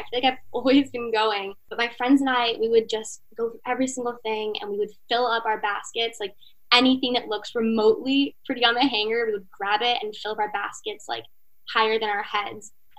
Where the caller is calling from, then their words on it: Miami, Florida, United States; I'm 20. I'm calling from Miami, Florida.